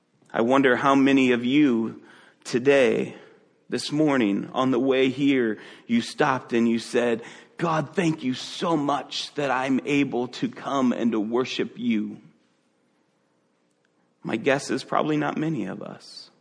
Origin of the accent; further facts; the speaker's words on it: Chicago, Illinois, United States; For me, since I grew up around the Chicagoland area, I grew up loving watching Michael Jordan.